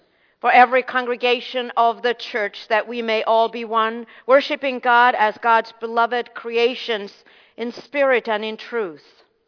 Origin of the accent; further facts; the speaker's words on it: Finland; now in New York, United States; I was born and raised in Finland, so my chances of being anything but Lutheran were slim or none. So I'm a Lutheran, born and raised, and when I, as an adult, came to New York